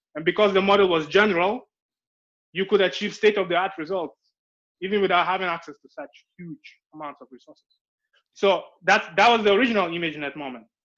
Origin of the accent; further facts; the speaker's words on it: Ghana; So speaking about life issues, I'm from Ghana. In Ghana, we do not have Google Translate.